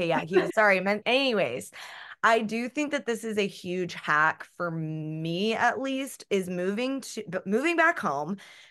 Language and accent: English; Tucson, Arizona, United States; I grew up in Arizona. I grew up in Tucson. I went to the University of Arizona.